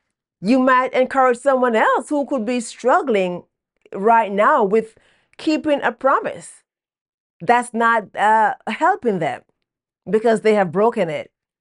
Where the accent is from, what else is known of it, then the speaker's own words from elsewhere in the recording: Jamaica; growing up in Jamaica as a kid, there were a lot of times we had to go through that weren't what we wanted as children